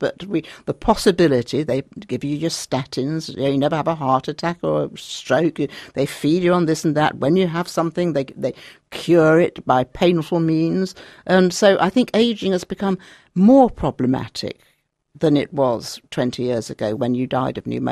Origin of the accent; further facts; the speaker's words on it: Sheffield, Yorkshire and the Humber, United Kingdom; born there; I mean, I was born in Sheffield, and every Saturday morning I used to go in quite an early age to the public library in Sheffield and change all my library books.